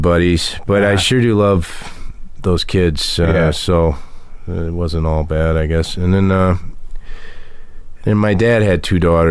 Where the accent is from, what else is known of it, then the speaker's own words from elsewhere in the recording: Lexington, Kentucky, United States; born there; I was born in Lexington, Kentucky